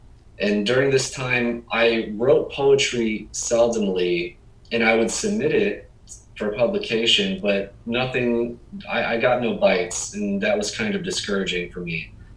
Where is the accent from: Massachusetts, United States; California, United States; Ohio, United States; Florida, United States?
Ohio, United States; Toledo; I remember growing up in Toledo, Ohio, seeing this place, the Collingwood Arts Center.